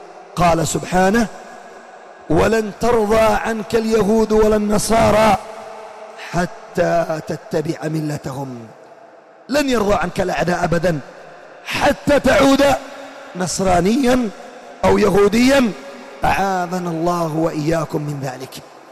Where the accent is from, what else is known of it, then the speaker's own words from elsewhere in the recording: Yemen; مما أوصي القادة والحكام في بلادنا اليمن